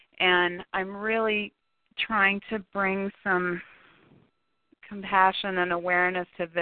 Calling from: Washington, United States; I'm calling from Washington State.

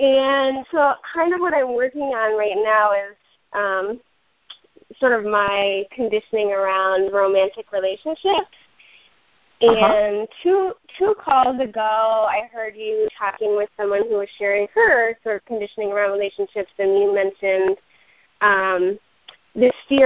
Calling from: Boston, Massachusetts, United States; I'm from Boston.

